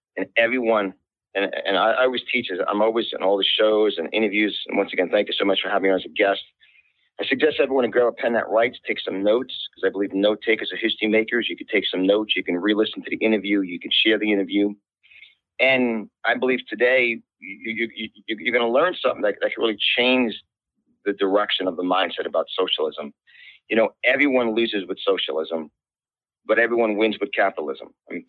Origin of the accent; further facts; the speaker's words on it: New York, United States; accent: New York; My accent from New York. I'm an Italian. My family is full-blooded Italian.